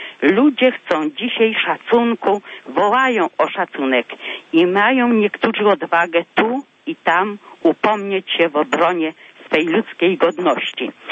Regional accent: Kozienice, Masovian Voivodeship, Poland; now in Krosno, Poland; Wprawdzie ja z Krosna dzwonię, ale ja jestem rodem od Kozienic, czyli radomska diecezja.

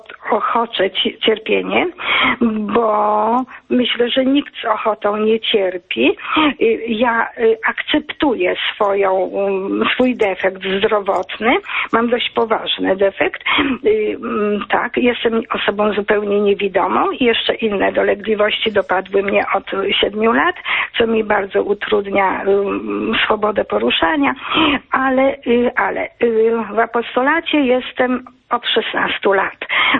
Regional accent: Wrocław, Lower Silesian Voivodeship, Poland; ja jestem z Wrocławia

